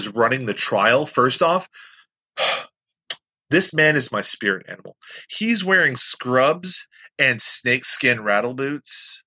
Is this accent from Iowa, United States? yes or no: no; Florida, United States; I'm from Florida. That's all we do is go to bars.